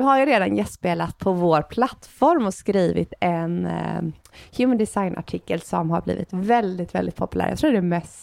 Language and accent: Swedish; Gothenburg, Västra Götaland County, Sweden; vi är uppvuxna i Göteborg.